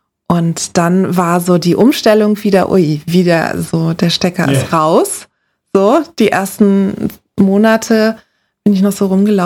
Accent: Braunschweig, Lower Saxony, Germany; Und dann habe ich einen Austausch gemacht in den USA, dann bin ich in Braunschweig zur Schule gegangen.

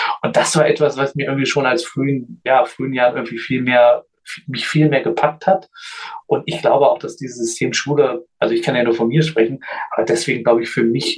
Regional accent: Göttingen, Lower Saxony, Germany; ich bin in Göttingen geboren und aufgewachsen

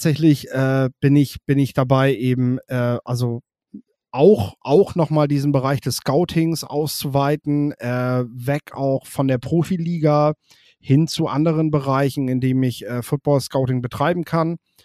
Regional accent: Lower Saxony, Germany; born there; now in Oldenburg, Germany; ich komme ja gebürtig aus dem Emsland, lebe jetzt in Oldenburg

